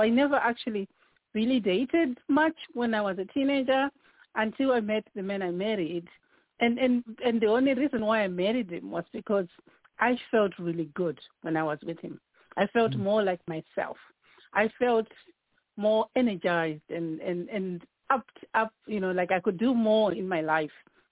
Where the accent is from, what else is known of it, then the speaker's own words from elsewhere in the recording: Zimbabwe; now in Ireland; I am originally from Zimbabwe, but I live in Ireland.